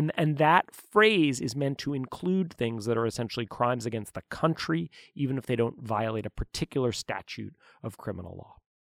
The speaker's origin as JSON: {"language": "English", "region": "New York", "country": "United States", "said": "I lived in New York on September 11th, 2001. I'm a New Yorker. I lived in New York for much of his mayoralty."}